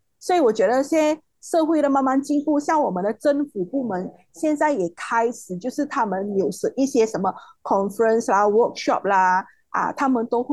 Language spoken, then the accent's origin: Chinese; Malaysia; 我们马来西亚这边，它就会掺很多，像 Rojak， 像我们听人讲话也是有时都不是很完整的，可以讲一句华语就是完成，就是掺一起，有掺客话啦、福建啦什么一样的。